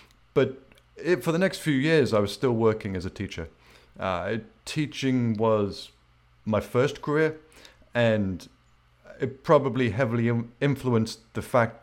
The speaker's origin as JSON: {"language": "English", "country": "United Kingdom", "moved": "yes", "lives_now": "Florida, United States", "said": "I am a British guy who left many years ago because of the lack of sunshine, and I now live in Florida"}